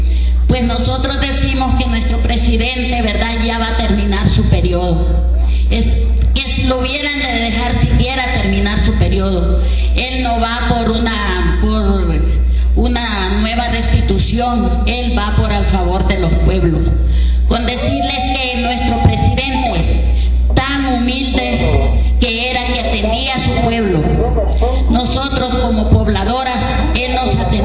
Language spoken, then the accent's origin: Spanish; Honduras; Nosotros que somos hondureñas y sabemos lo que él tenía pensado para nuestra Honduras.